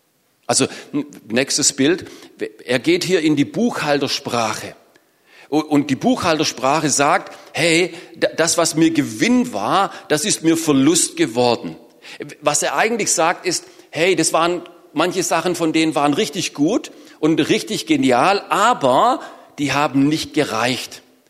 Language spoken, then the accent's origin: German; Baden-Württemberg, Germany; bin dreimal die Woche so joggen gegangen bei uns im Schwarzwald, im Wald